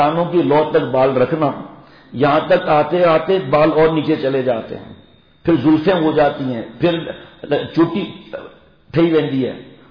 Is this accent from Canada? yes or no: no; Sindh, Pakistan; also born or lived in Karachi; ہم بھی گاؤں کے رہنے والے ہیں جناب, اصل میں تھرجا رہنے والا ہوں, بیپور خاص کا دیا خبر ہے نا, نوکوٹ نوکوٹوں کے دیا تھر, اصا ہوتے جا رہنے والا ہوں, کراچی میں جی پیدائش ہے